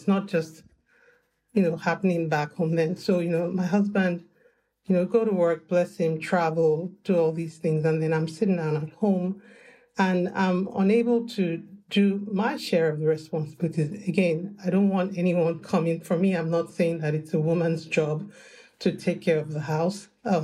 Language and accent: English; Nigeria; I think I'll speak for those who I have come in contact with or communicated with from my home country, which is Nigeria.